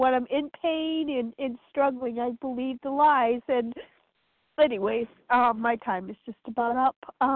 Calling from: North Carolina, United States; I'm calling from North Carolina.

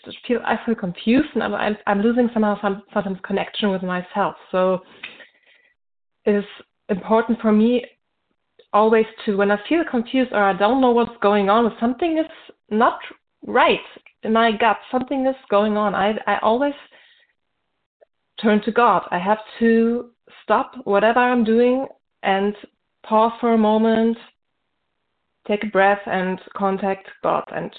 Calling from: Germany; English is a second language; I'm calling from Germany.

